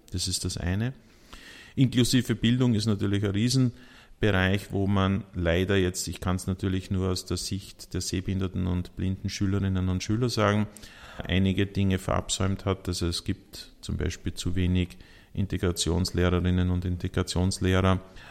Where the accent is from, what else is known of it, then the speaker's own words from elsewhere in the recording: Tulln, Lower Austria, Austria; ich bin in Tulln geboren, das ist in Niederösterreich. Und dort bin ich auch aufgewachsen.